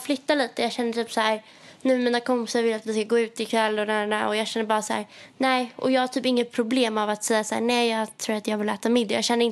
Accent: Stockholm, Stockholm County, Sweden; Eller inser typ hur soft det är att vara hemma i Stockholm.

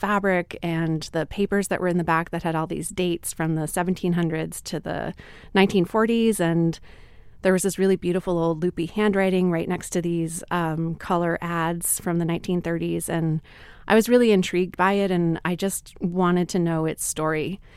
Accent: the North, United States; which growing up in the North, I really hadn't realized before.

